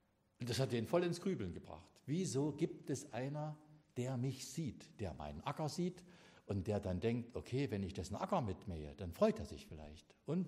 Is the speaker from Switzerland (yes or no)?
no; Jena, Thuringia, Germany; ich komme aus Jena